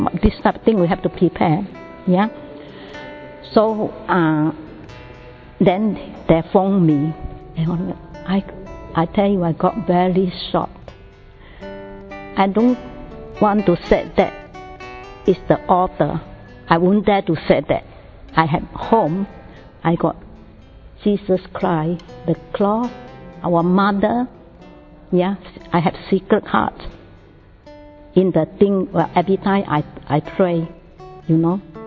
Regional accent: Singapore; from Singapore.

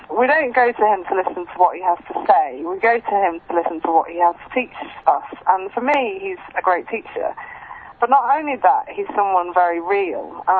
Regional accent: England, United Kingdom; I'm 25 and I'm from England.

